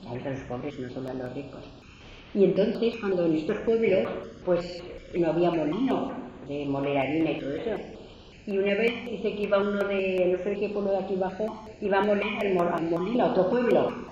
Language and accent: Spanish; Madrid, Community of Madrid, Spain; yo soy de Madrid.